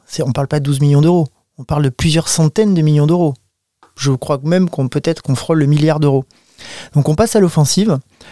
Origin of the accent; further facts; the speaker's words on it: France; Chez nous, en France